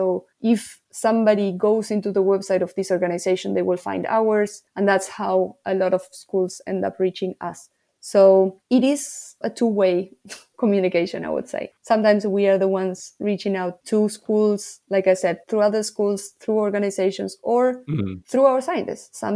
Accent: Argentina; I am from Argentina.

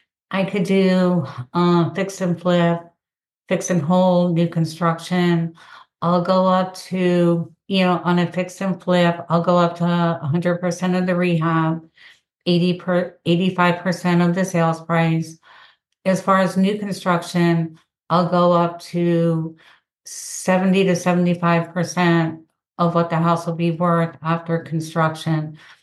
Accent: Tampa, Florida, United States; I am from Tampa Bay of 30 years, and a lot of people are coming from up north

